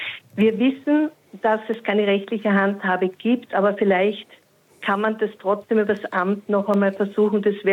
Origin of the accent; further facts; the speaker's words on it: Graz, Styria, Austria; ich bin auch aus Graz